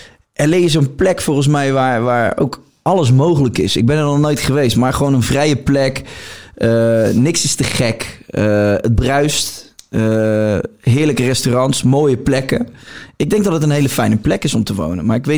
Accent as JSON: {"language": "Dutch", "country": "Netherlands", "said": "Ik heb wel eens tegen een Amerikaan gezegd dat ik uit Nederland kwam."}